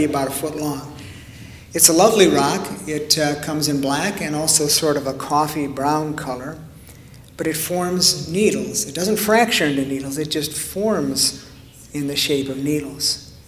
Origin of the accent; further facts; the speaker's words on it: Oregon, United States; We're from Oregon, all right? In the Midwest, they wouldn't know what to tell you what it is, but we know what it is.